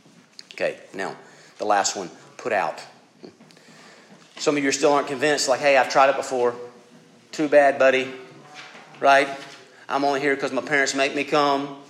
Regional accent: the South, United States; See, a lot of us growing up in the Bible Belt South, here's what we really think.

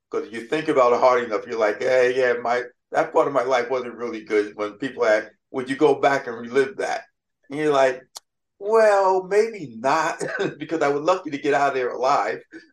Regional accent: New York, United States; I moved from the South Bronx into a mob neighborhood. So I kind of like had friends who were in the mob and on their way to being in the mob.

